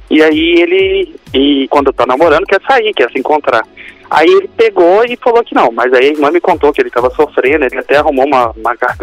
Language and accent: Portuguese; Contagem, Minas Gerais, Brazil; born there; Só passei uma temporada no Rio. Morei uns 3 anos no Rio e voltei pra Contagem de novo. Mas sou nascido em Contagem.